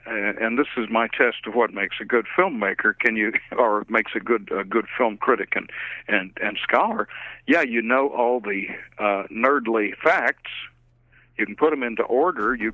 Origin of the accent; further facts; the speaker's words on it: Texas, United States; And I was in a good position at the time growing up in West Texas to observe that thing because we had a college town that had an art film theater.